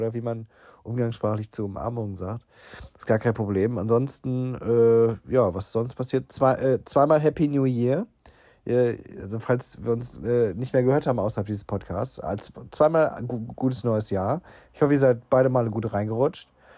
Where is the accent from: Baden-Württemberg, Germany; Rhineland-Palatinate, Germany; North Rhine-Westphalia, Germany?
North Rhine-Westphalia, Germany; Krefeld; ich komme ja aus Krefeld.